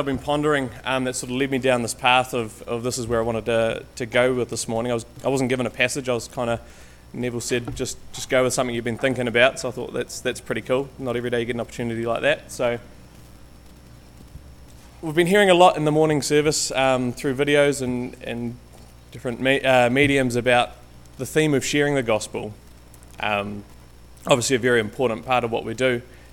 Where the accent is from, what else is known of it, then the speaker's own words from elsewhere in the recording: Canterbury, New Zealand; I'm from Canterbury Way, is probably where I'd call home. Born overseas, couple of Kiwi parents.